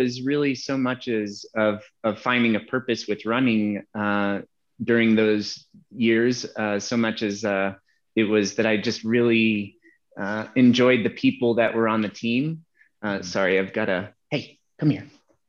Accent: Aspen, Colorado, United States; So, I grew up in a place that would be not considered humble. I grew up in Aspen, Colorado, most well known for skiing

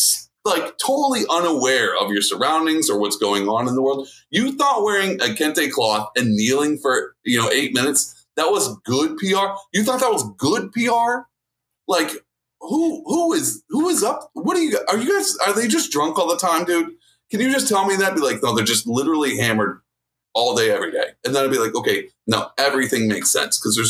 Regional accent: Texas, United States; now in New York, United States; Although I'm a Texan and I moved to New York.

